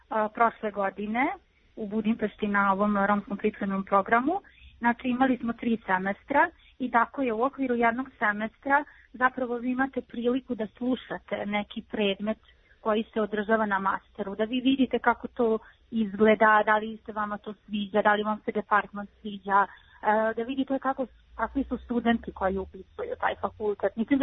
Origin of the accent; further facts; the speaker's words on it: Novi Sad, Vojvodina, Serbia; dolazim iz Novog Sada.